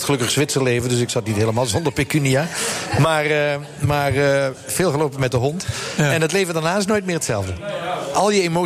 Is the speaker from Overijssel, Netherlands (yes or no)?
no; Limburg, Netherlands; accent: Limburgish dialect; Een Limburger, dus ik praat plat.